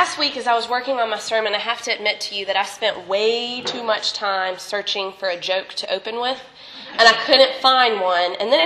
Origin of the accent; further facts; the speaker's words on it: South Carolina, United States; Growing up in South Carolina, I have to admit